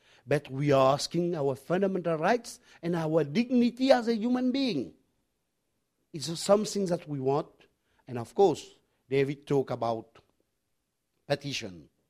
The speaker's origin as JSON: {"language": "English", "town": "Peros Banhos", "country": "British Indian Ocean Territory", "tie": "born there", "said": "because I was born in Perros Banos"}